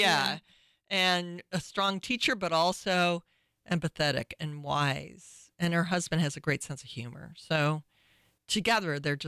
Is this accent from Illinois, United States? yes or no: yes; Illinois, United States; growing up in Illinois surrounded by a bunch of family